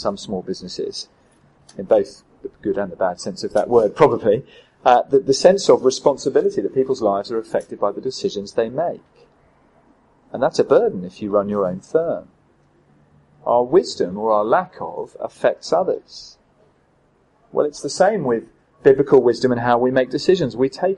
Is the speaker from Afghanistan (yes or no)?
no; East of England, United Kingdom; I grew up in Norfolk